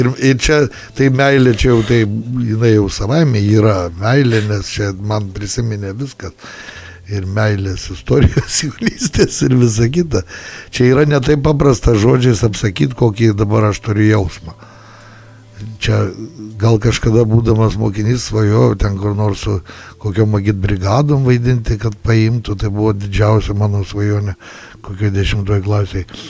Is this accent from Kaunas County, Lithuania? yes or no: no; Alytus, Alytus County, Lithuania; also born or lived in Vašiūnai; now in Šiauliai, Lithuania; Ir aš esu kaip ir alytiškis, ne kaip ir, bet iš Alytaus krašto, gimiau ties apie Vašiūnuose, bet baigiau mokyklą Alytui, visa mano gilioji jaunystė čia prabėgusi